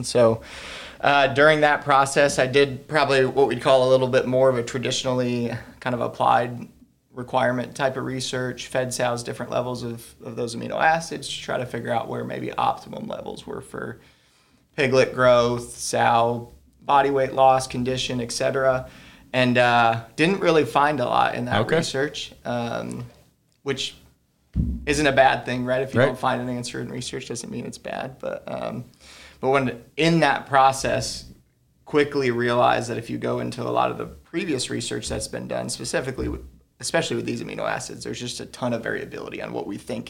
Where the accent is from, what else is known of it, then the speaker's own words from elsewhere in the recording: Michigan, United States; Yeah, so I am originally from Michigan.